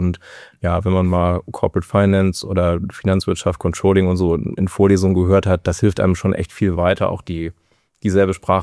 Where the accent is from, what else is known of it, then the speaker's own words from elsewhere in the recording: Kassel, Hesse, Germany; aufgewachsen in Kassel und dann nach verschiedenen Schulen nach Kiel gezogen zum Studium. 2009 müsste es gewesen sein